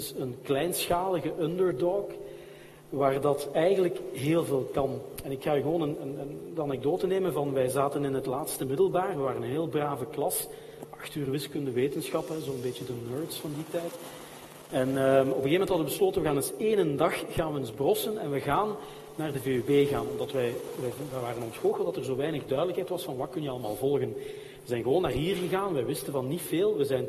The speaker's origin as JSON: {"language": "Dutch", "town": "Hasselt", "region": "Flanders", "country": "Belgium", "said": "En ik moet eerlijk zeggen, ik kom van Hasselt"}